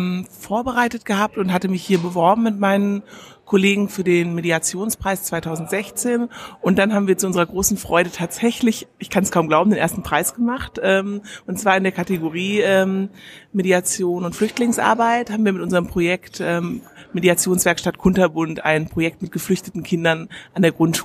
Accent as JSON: {"language": "German", "town": "Frankfurt", "region": "Hesse", "country": "Germany", "said": "ich komme aus Frankfurt am Main"}